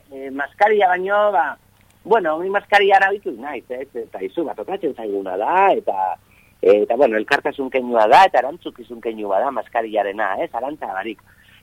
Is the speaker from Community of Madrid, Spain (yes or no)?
no; Basque Country, Spain; azkenen gu bizkaitarra gara